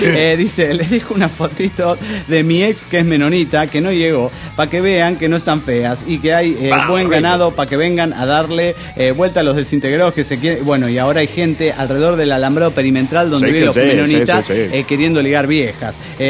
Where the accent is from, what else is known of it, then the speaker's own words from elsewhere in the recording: Xalapa, Veracruz, Mexico; Estaba yo con un camarada caminando por el centro de la ciudad de Jalapa, capital del estado de Veracruz, México